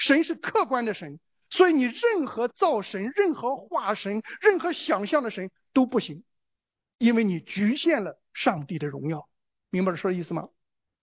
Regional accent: China; 我们中国人是不是一个拜偶像的民族？

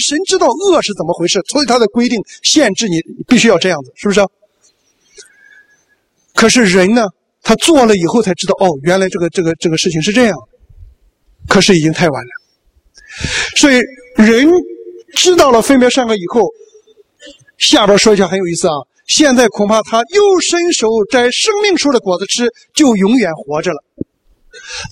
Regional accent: China; 所以当我们中国人那时候讲到需要雷锋同志学习的时候

